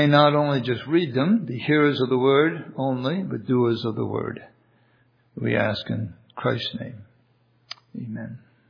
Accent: New England, United States; Well, growing up in New England, I love the fall season, in which the see the natural beauty of the changing leaves, living on a farm

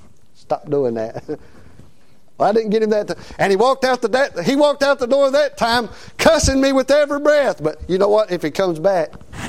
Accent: Cana, Virginia, United States; also born or lived in Mount Airy, North Carolina; I'm from Cana, Virginia, man. I'm from Mount Airy, North Carolina. I'm from as far back in the country as you get.

